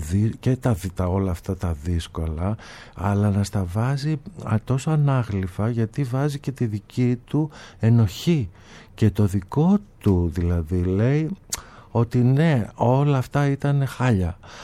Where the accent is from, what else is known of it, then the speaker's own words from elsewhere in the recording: Thessaloniki, Central Macedonia, Greece; also born or lived in Athens; Εγώ κατάγαμε πίσω από μια εργατική οικογένεια, mm-hmm. αλλά εκεί της Θεσσαλονίκης. Μεγάλωσα δηλαδή στις δυτικές συνοικίες της Θεσσαλονίκης. Κατέβηκα για σπουδές και τα λοιπά στην Αθήνα.